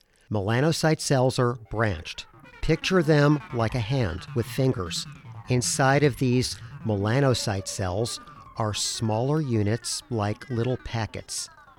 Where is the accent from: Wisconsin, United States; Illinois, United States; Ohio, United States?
Ohio, United States; Columbus; I grew up in Columbus, Ohio, and when I was a kid playing outside, I'd sometimes see all-white squirrels in my neighborhood.